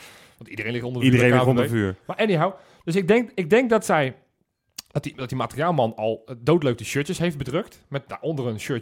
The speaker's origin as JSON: {"language": "Dutch", "country": "Netherlands", "said": "In ieder geval, ik ben een trotse Nederlander."}